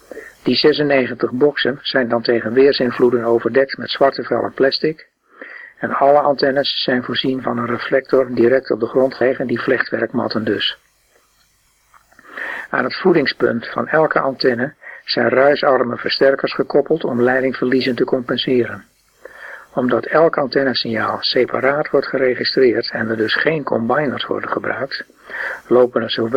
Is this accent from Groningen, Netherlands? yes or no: yes; Groningen, Netherlands; born there; als geboren Groninger met ouders uit de kop van Drenthe